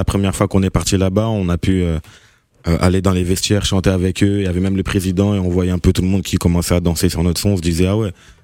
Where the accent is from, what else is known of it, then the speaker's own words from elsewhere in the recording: Orléans, Centre-Val de Loire, France; also born or lived in Congo; Ma famille est toujours sur Orléans, j'y vais de temps en temps, mais Orléans, ça reste ma ville, c'est moi, en fait.